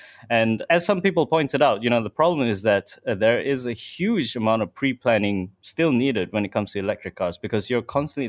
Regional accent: Singapore; accent: Singaporean; And the interesting thing is that you like my Singaporean accent.

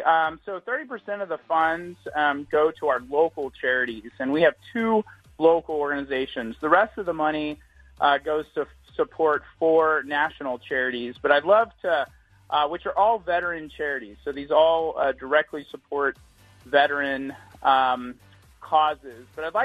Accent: Houston, Texas, United States; I grew up in Houston, Texas, and lacrosse was very new when I was in high school in the 80s.

